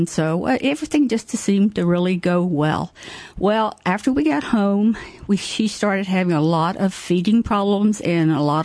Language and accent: English; Waynesboro, United States; But I was born and raised in Waynesboro, lived there all my life, except for a short period when I was about 5 years old. We lived in Whitehall, where my father was a manager for a farm out there.